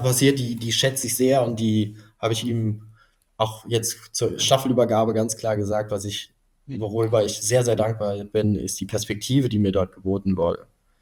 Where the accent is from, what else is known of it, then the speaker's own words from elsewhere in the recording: Cologne, North Rhine-Westphalia, Germany; ich komme ja aus Köln, war Düsseldorf erreichbar. Und ich war noch nicht bereit, irgendwie wegzuziehen.